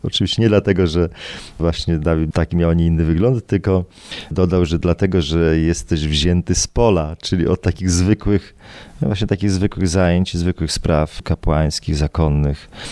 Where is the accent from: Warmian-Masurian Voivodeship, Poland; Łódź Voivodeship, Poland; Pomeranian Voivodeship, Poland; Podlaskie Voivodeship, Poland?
Podlaskie Voivodeship, Poland; Korycin; pochodzę z Podlasia, właśnie mogę powiedzieć moje umiłowane Podlasie, tutaj między Białymstokiem a Augustowem, bardzo piękne tereny. Tam się urodziłem, w parafii Korycin. Tam się wychowałem